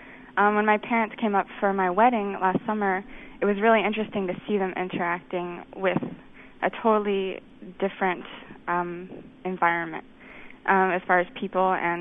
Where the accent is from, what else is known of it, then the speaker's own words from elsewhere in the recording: North Carolina, United States; moved away as an adult; now in New York, United States; I grew up in North Carolina as well, and I moved to New York 2 years ago.